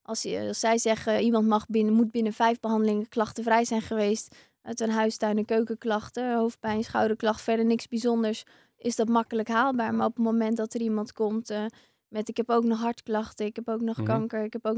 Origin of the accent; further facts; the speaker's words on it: Amsterdam, North Holland, Netherlands; daarbij, we komen uit Amsterdam.